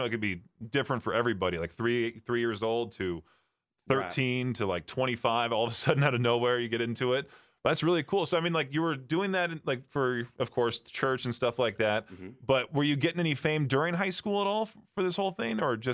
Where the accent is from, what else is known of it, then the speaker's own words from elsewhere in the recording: California, United States; But yeah, I was born and raised in California, of course.